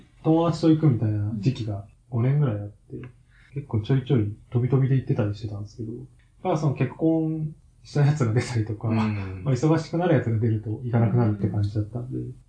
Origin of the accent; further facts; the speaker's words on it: Kanto, Japan; 僕はもう完全関東出身なんで